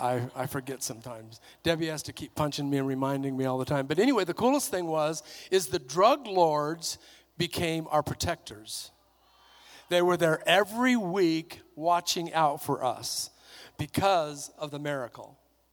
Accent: Alaska, United States; Because I was raised in Alaska, and Alaska's cold, and I have no tolerance for cold anymore.

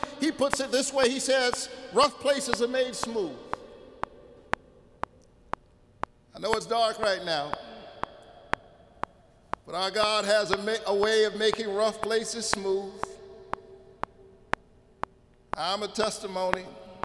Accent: Georgia, United States; After all, I'm from Georgia

